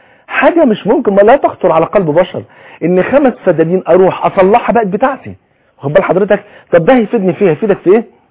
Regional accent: Egypt; احنا كمصريين وكمسلمين

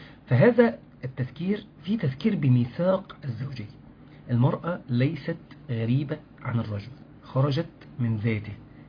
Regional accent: Mansoura, Dakahlia, Egypt; accent: fellahi dialect; أنا من منصورة وأصلي من الشرقية

